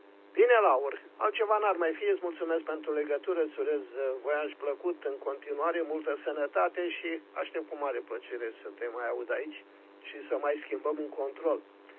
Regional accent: Focșani, Vrancea County, Romania; Eu sunt din Focșani.

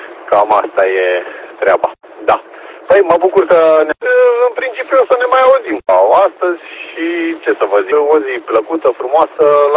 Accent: Găiești, Dâmbovița, Romania; din Găiești, mergem spre Dragodana acolo și tot așa

